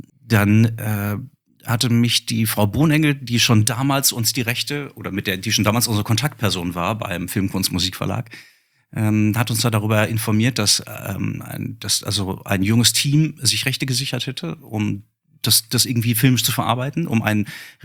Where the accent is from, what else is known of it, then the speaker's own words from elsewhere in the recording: Gelsenkirchen, North Rhine-Westphalia, Germany; now in Marl, Germany; Ich bin gebürtiger Gelsenkirchener, ja.